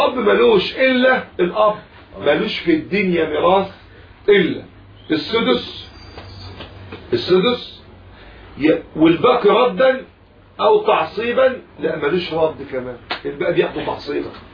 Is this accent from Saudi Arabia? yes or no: no; Egypt; احنا كمصريين بقى بنجد عناء في اخراج الايه؟ اللسان.